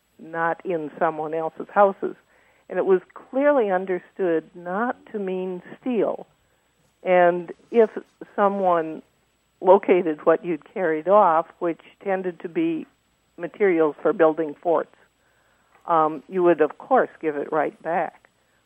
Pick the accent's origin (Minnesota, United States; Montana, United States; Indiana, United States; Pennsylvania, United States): Minnesota, United States; Minneapolis; No. I grew up outside Minneapolis.